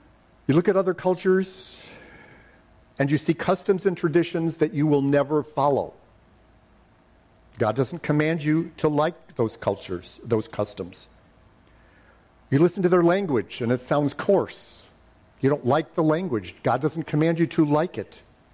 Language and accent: English; United States; I'm an American.